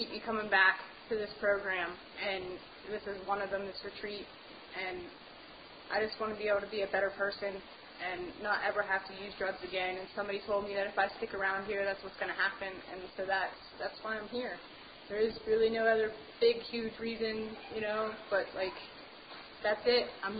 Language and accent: English; Scranton, Pennsylvania, United States; I went home to see, for my stepmom's funeral just a few weeks ago, and I grew up in Scranton